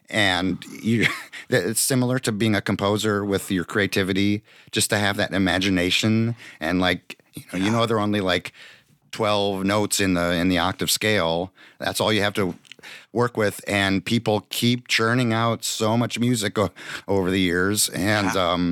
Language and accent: English; Milwaukee, Wisconsin, United States; I grew up in Milwaukee and I have two brothers